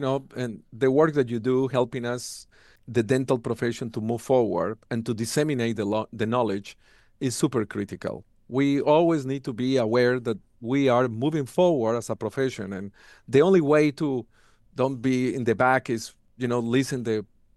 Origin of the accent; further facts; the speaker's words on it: Kentucky, United States; accent: Kentucky; That's the ones who are getting the benefit of the time that you spend listening to my Kentucky accent or my We Are accent.